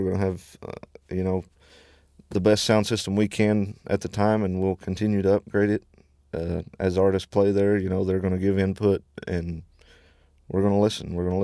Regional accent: Kentucky, United States; I'm from Eastern Kentucky as well.

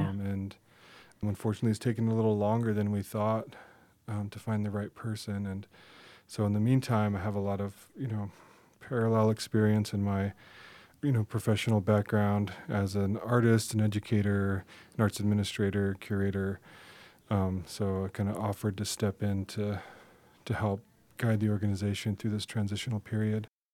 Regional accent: Rapid City, South Dakota, United States; So I grew up in Rapid City, South Dakota. I grew up going to the Doll as a little boy.

